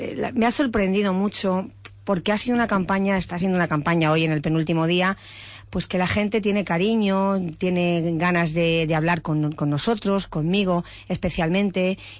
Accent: Toledo, Castilla-La Mancha, Spain; Conocemos perfectamente la ciudad de Toledo porque somos toledanos. Porque yo he nacido en Toledo, vivo en Toledo, he decidido vivir aquí con mi familia

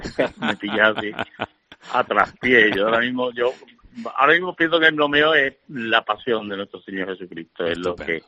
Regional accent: Andalusia, Spain; los andaluces llevamos desde pequeño viviendo esto, y cuando yo veo el Nazareno de mi pueblo, ya estoy viendo a mi padre, mi abuela, mi vida, todo.

